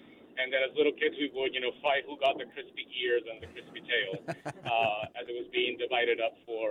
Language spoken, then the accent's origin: English; Puerto Rico; I am from Puerto Rico originally